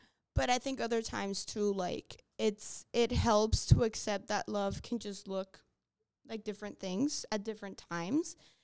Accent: Cuba; so we're from Cuba, so they got married in Cuba and stuff.

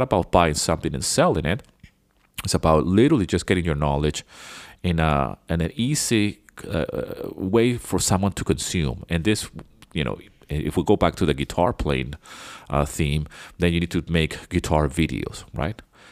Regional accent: Venezuela; English is a second language; You know, I grew up in Venezuela, so my English, even though it's not my mother tongue, I speak it and know English very, very well.

